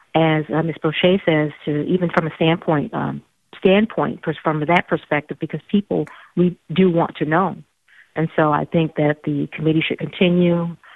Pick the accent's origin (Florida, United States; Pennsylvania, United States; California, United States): Florida, United States; now in Jacksonville, United States; And I am a Black American. I'm a transplant from South Florida. And as I was planning to move to Jacksonville, I came directly to Jacksonville searching for Black history